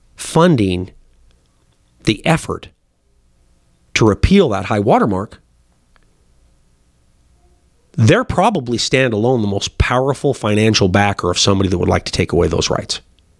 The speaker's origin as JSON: {"language": "English", "region": "Montana", "country": "United States", "tie": "born there", "said": "I mean, you know, I was born in Carbon County."}